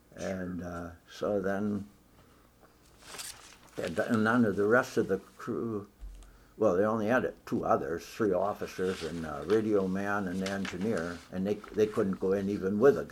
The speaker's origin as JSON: {"language": "English", "region": "Wisconsin", "country": "United States", "tie": "born or raised there", "said": "born and raised in Wisconsin, followed football and basketball."}